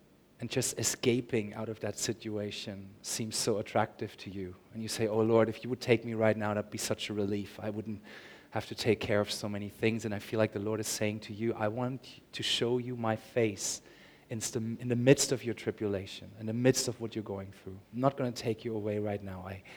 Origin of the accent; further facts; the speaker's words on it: Germany; I come from Germany.